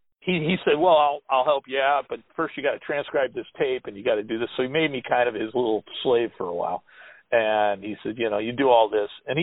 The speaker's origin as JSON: {"language": "English", "region": "New York", "country": "United States", "said": "I went to Cream in 75, and I came from New York. I had actually spent a year out in San Francisco"}